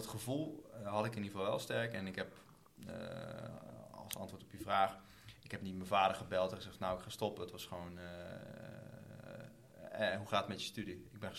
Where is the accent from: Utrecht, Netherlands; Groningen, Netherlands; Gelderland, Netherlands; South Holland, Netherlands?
Gelderland, Netherlands; Tiel; also born or lived in Nijmegen; toen ik ben opgegroeid in Tiel. En toen ik naar Nijmegen verhuisde